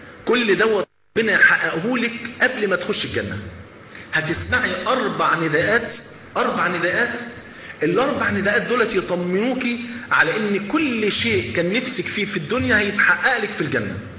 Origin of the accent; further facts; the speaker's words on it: Egypt; معلش الفول عندنا في مصر فرض عين